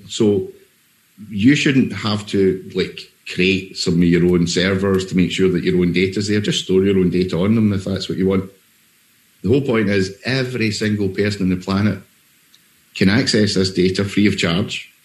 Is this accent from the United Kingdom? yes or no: yes; Scotland, United Kingdom; but it's a good thing about being Scottish in one way. You're downtrodden by many other people, especially our neighbours.